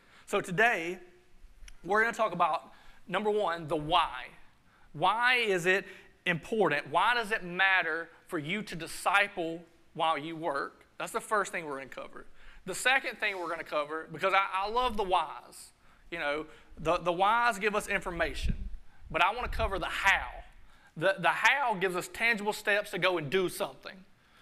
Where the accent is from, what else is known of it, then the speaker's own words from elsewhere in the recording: Woodruff, United States; I am from Woodruff.